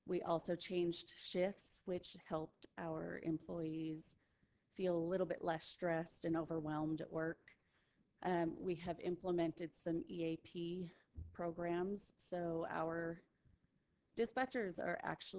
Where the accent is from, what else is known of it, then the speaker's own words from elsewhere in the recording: Florida, United States; now in Utah, United States; We had hurricane force winds, and I'm from Florida. That was not a concern I had moving back here to Utah.